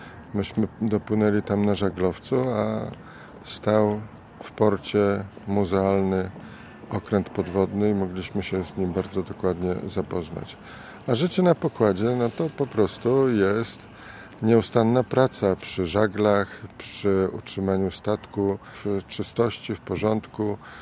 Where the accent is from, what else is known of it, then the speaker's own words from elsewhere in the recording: Poznań, Greater Poland Voivodeship, Poland; tak jak do tej pory tylko ja byłem poznaniakiem na pokładzie